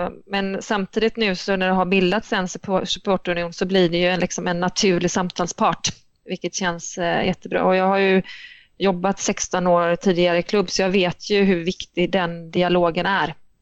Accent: Gothenburg, Västra Götaland County, Sweden; now in Stockholm, Sweden; Jag kommer ursprungligen från Göteborg och har väl, vill säga, snart har jag väl bott halva livet i Stockholm, men riktigt så är det inte. Men 00 flyttade jag upp till Stockholm.

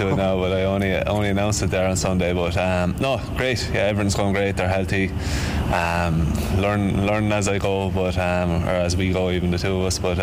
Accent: Kilkenny, Leinster, Ireland; that's something you dream of growing up in Kilkenny

